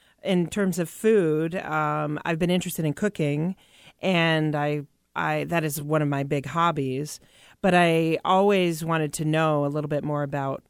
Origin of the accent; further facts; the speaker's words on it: Midwest, United States; I grew up in the Midwest, where the dietary options tend to be a little bit more carb full.